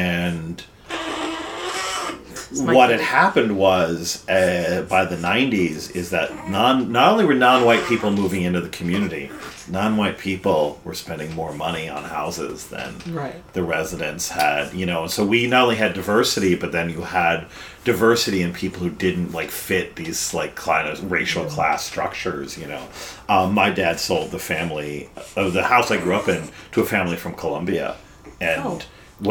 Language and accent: English; South Plainfield, New Jersey, United States; I grew up in South Plainfield.